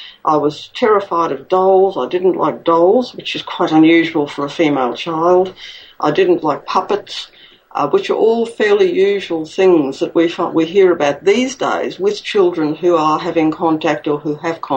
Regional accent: Queensland, Australia; born there; I was born in Queensland, southeast Queensland.

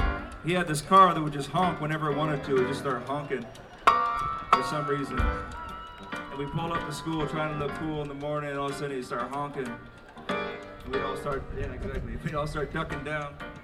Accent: Hawaii, United States; He's a friend of mine I grew up with here in Hawaii.

